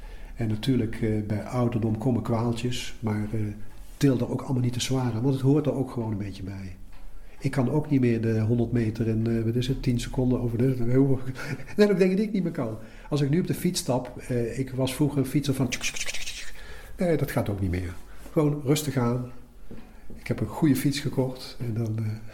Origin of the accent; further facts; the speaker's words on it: Nijmegen, Gelderland, Netherlands; born there; We waren thuis met 4 kinderen. Ik ben geboren in Nijmegen. 3 broers en een zus.